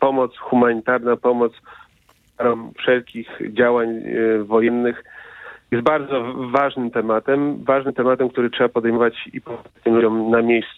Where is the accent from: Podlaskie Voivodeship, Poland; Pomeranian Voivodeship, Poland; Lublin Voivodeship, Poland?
Pomeranian Voivodeship, Poland; Gdańsk; Ja pochodzę z Gdańska, jestem gdańszczaninem od urodzenia, także jestem tutaj i będę tu bywał